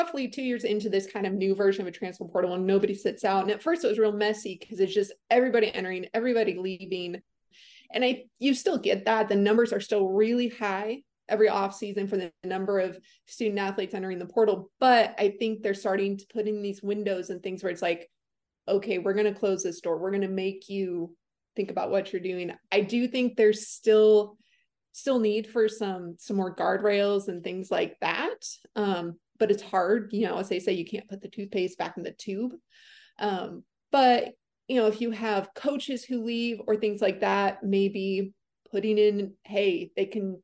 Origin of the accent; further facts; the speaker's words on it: Boise, Idaho, United States; I grew up in Boise, Idaho. So I followed TCU from afar growing up, big Boise State fan.